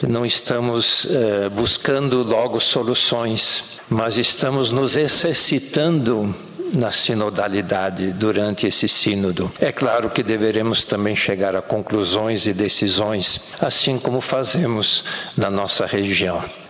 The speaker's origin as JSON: {"language": "Portuguese", "region": "Amazon", "country": "Brazil", "said": "Para nós que somos da Amazônia"}